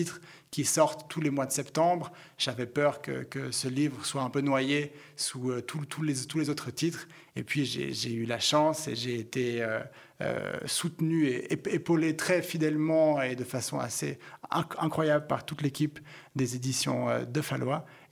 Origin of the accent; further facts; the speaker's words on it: Geneva, Switzerland; j'ai grandi à Genève